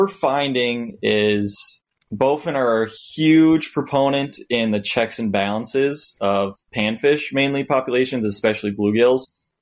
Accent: Brainerd, Minnesota, United States; Yeah, I'm from Brainerd.

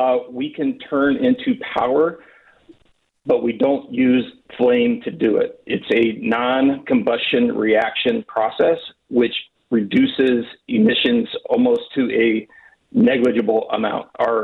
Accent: Pennsylvania, United States; I grew up in Indiana County, so I can vouch for, you know, some of the plants in that area

